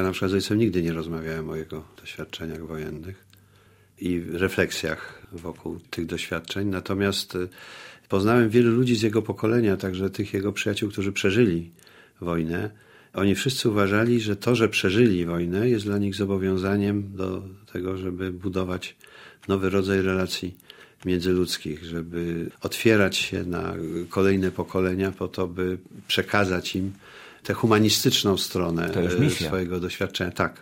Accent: Kraków, Lesser Poland, Poland; also born or lived in Lublin; Przyjechaliśmy z Krakowa. Tak, ja się urodziłem w Lublinie, ale jako parotygodniowe niemowlę zostałem od razu przewieziony do Krakowa. Rodzina wtedy mieszka w pokoju sublokatorskim w legendarnym Domu Literatów na Krupniczej 22.

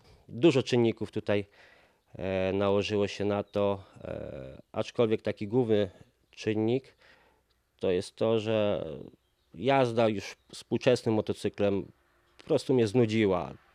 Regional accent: Lublin Voivodeship, Poland; Pierwszy dzień to jest taki cel, aby dojechać do moich rodzinnych stron Podchrubieszów.

